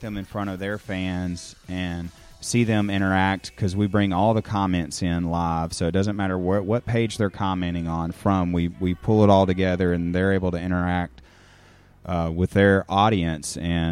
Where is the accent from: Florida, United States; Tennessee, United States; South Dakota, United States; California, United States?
Tennessee, United States; Bartlett; born there; I was born in Bartlett, Tennessee, a suburb right outside of Memphis.